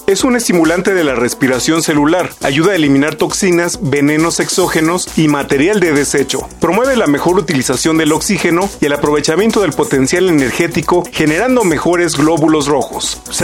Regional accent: Mexico; Pues la gente a veces no sabe qué tan cercanos somos los mexicanos y los costarricenses.

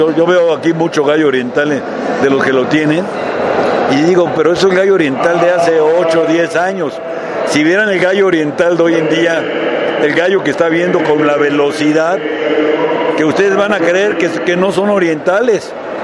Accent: Mexico; Es como perder el por qué somos mexicanos.

